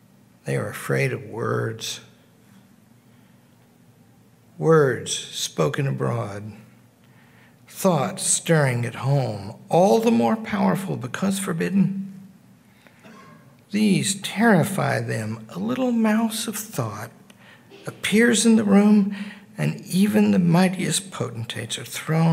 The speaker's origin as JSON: {"language": "English", "region": "Arkansas", "country": "United States", "said": "And I'm kind of shy. I'm from Arkansas, you know, and never been abroad before."}